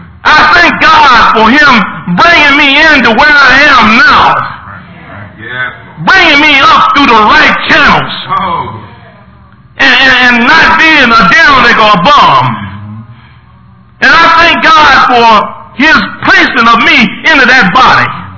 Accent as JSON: {"language": "English", "region": "Tennessee", "country": "United States", "tie": "born or raised there", "moved": "yes", "lives_now": "Lansing, United States", "said": "I was brought up in Tennessee, and we moved to Lansing"}